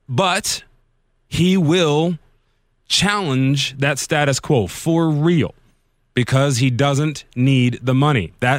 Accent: Las Vegas, Nevada, United States; right around 9 o'clock in Las Vegas. I'm a little bit biased, but yes, my hometown.

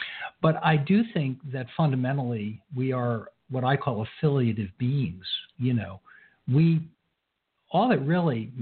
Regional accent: Scarsdale, New York, United States; I grew up in Scarsdale

